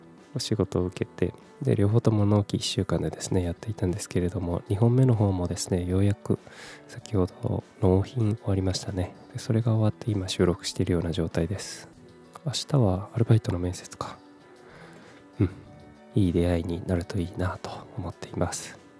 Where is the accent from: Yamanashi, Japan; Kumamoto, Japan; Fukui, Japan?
Kumamoto, Japan; moved away as an adult; also born or lived in Fukuoka / Tokyo; 18歳から福岡、30歳から東京で暮らし、35歳で会社を辞め、地元の熊本でフリーランスのウェブライターとして生きていくことにした